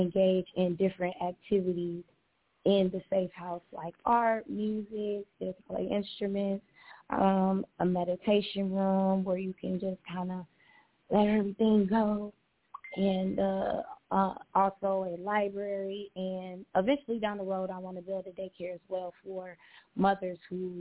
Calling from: Minneapolis, Minnesota, United States; I am calling from Minneapolis.

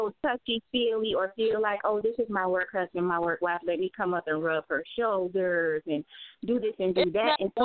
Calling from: Plant City, Florida, United States; I'm calling from Plant City.

